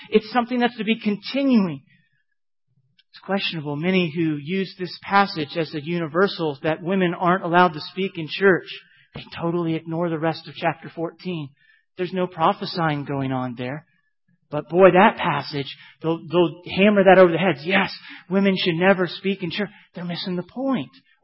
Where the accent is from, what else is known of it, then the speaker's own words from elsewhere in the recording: Florida, United States; I remember distinctly, I'd be outside, and I'm from Florida. It wouldn't get dark to about 9 o'clock